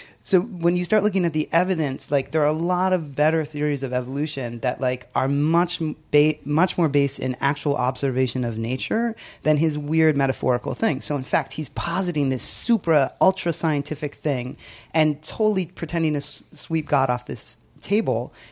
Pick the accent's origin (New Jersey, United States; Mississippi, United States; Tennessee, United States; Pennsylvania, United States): Pennsylvania, United States; It's like, I grew up in Pennsylvania.